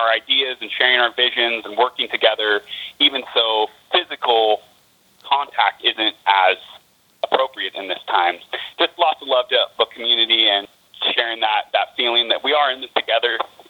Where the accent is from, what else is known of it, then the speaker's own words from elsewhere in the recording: Port Townsend, Washington, United States; I was born and raised in Port Townsend, and my parents were and are activists.